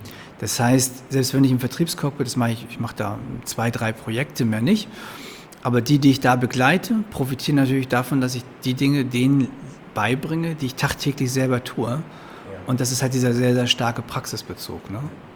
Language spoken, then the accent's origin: German; Krakow am See, Mecklenburg-Vorpommern, Germany; moved away; Ich bin Krakau am See groß geworden. Wahrscheinlich konnte ich eher schwimmen als laufen.